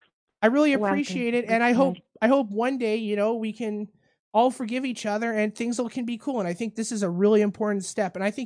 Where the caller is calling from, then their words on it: Canada; Good morning. I'm calling from Canada.